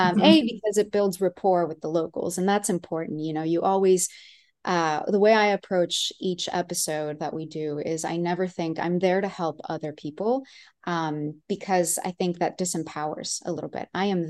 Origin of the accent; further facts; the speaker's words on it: Monterrey, Nuevo León, Mexico; moved away; I'm from Monterrey, Nuevo León in Mexico originally. So I was born and raised there. It's northeast of the country. My family's from Mexico City.